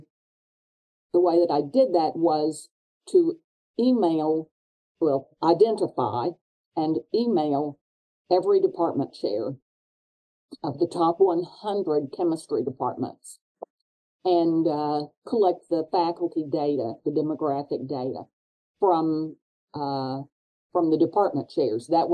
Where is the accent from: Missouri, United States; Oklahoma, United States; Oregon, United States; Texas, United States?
Oklahoma, United States; you may not know that I am Native American. And so there are very few Native Americans as chemistry faculty at R1 institutions, and even fewer female Native Americans. And they're in Oklahoma. When you're growing up, Oklahoma has a lot of Native Americans.